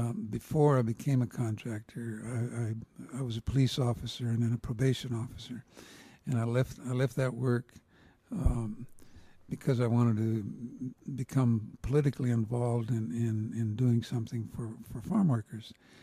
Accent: Hollister, California, United States; also born or lived in San Juan Bautista; In San Benito County, in Hollister. The San Juan Bautista did not have a high school, so I went to high school in Hollister

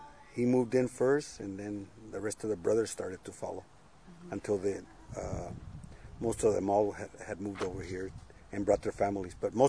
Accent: Oxnard, California, United States; also born or lived in El Paso; El Paso, I was born there in 44, and then in 46, the family moved to Oxnard.

